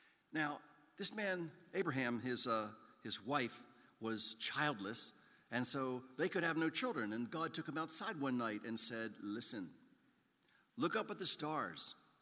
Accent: Baltimore, Maryland, United States; So I'm a kid growing up in Baltimore. I run around the neighborhood with my buddies. We live on a dead-end street at the end of which is a woods.

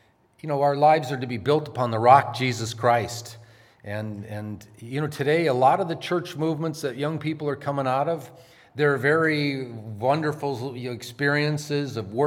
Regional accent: Dearborn, Michigan, United States; also born or lived in Chelsea, United States; I'm born and raised in Michigan. I grew up in Dearborn as a kid, and then we lived out in, we moved out to our, it was a cottage on a lake out around Chelsea, Michigan

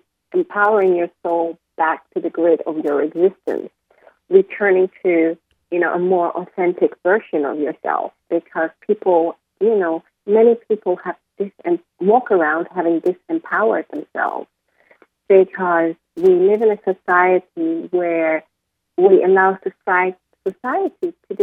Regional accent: Malaysia; also born or lived in Singapore / Netherlands; when we moved, this happened in Malaysia. I grew up in Singapore, Malaysia. And when we returned to Holland

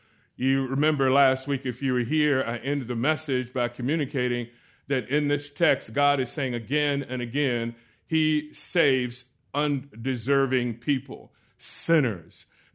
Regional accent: Orlando, Florida, United States; It was actually where I grew up in Orlando

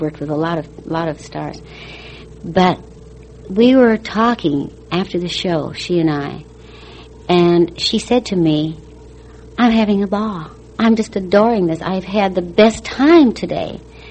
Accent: Minneapolis, Minnesota, United States; And when I was a kid and growing up, I'm from Minnesota, from Minneapolis.

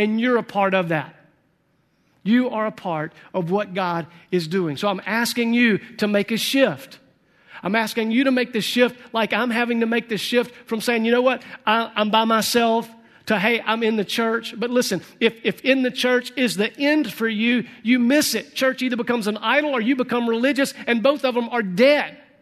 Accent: Sunflower, Mississippi, United States; I'm a Delta product. I was raised in Sunflower, which is a little bitty dot north of Indianola. And I graduated from high school in Greenville.

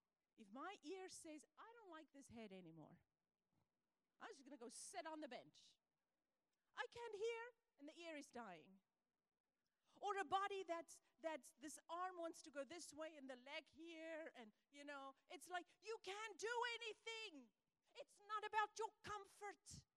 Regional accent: South Africa; moved away as an adult; now in United States; I didn't want to leave my country to come to America with my husband. I'm from South Africa.

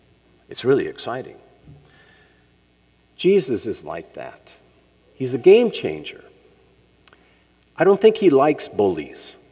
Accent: Minnesota, United States; I grew up in Minnesota, though. You know, Minnesota, very cold in the winter.

